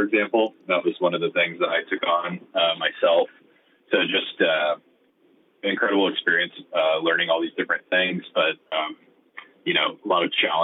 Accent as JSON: {"language": "English", "region": "Oregon", "country": "United States", "tie": "born or raised there", "also_born_or_lived": "Ashland, United States", "said": "Yeah, I was born in Ashland and raised in Southern Oregon. My dad's a logger. My grandfather and my dad are both loggers, and they own a company. So I moved around a little bit around Oregon as a kid"}